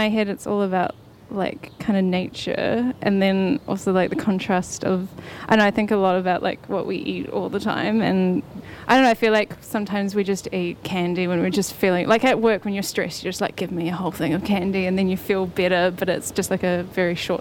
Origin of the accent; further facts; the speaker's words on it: Wellington, New Zealand; We're from Wellington, but at the moment we're divided between Auckland and Wellington.